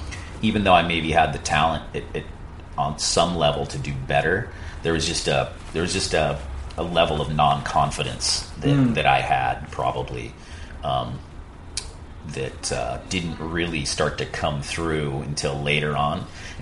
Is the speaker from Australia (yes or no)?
no; Santa Cruz, California, United States; I came from Santa Cruz where no one was a pro surfer at the time, or at least a competitive surfer.